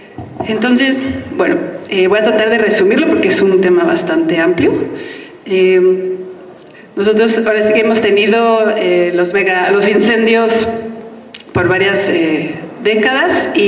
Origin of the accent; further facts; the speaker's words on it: Mexico City, Mexico; now in Tepoztlán, Mexico; yo nací pues en la Ciudad de México, como muchos de acá. Crecí, digamos, en la urbe, me formé como habitante de ciudades